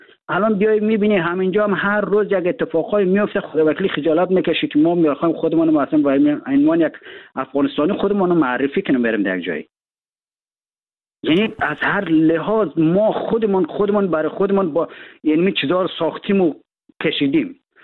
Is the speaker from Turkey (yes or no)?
no; Afghanistan; ما در افغانستان در کشور جنگ زده بزرگ شدیم.